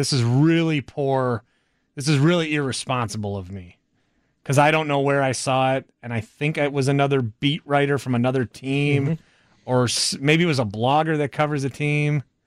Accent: Fond du Lac, Wisconsin, United States; I grew up in Fond du Lac. We don't learn how to read until we leave for college.

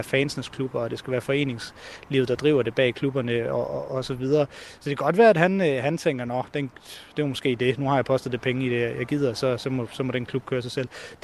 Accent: Region of Southern Denmark, Denmark; Altså, jeg indrømmer gerne, jeg er fra Sønderjylland

